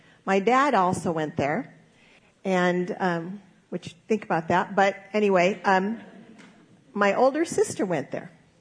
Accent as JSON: {"language": "English", "town": "Omaha", "region": "Nebraska", "country": "United States", "tie": "born or raised there", "said": "Now, you will remember that I grew up in Omaha, Nebraska, not exactly the fashion capital of the world."}